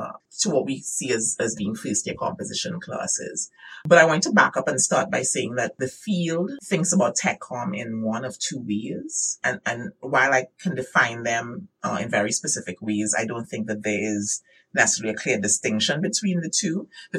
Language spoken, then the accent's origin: English; Trinidad & Tobago; growing up in Trinidad, there's a term, it's a derogatory term, but it's a term that we use.